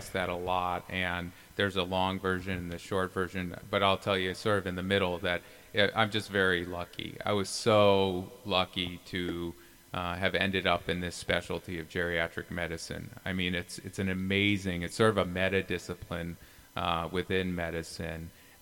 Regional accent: New York, United States; also born or lived in Chicago; No. I was born in Chicago, okay. Grew up in New York

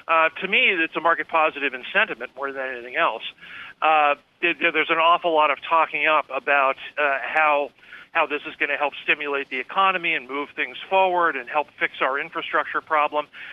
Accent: Pennsylvania, United States; a 40-mile stretch near the place where I grew up in Pennsylvania

